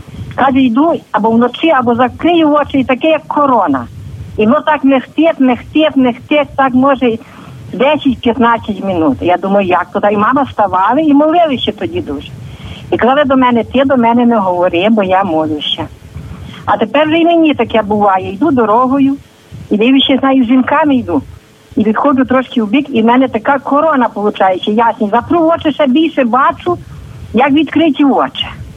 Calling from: Ternopil Oblast, Ukraine; Я з Тернопільщини, село Ганиківський, Ущатинський район.

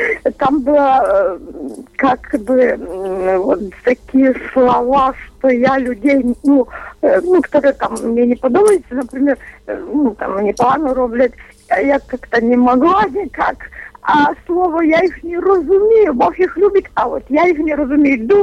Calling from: Rivne, Rivne Oblast, Ukraine; Я з Рівного

